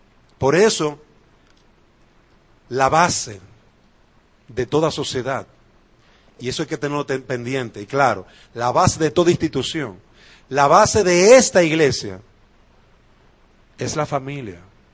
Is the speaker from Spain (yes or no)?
no; Dominican Republic; en el caso nuestro como dominicanos, nuestra constitución se cambió